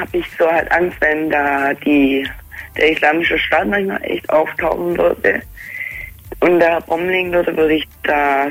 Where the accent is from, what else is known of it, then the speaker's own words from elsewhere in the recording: Sachsenheim, Baden-Württemberg, Germany; Aus Sachsenheim.